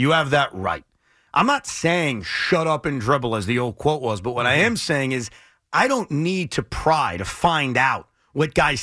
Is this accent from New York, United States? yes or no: yes; New York, United States; as an American, as a New Yorker, it hurts.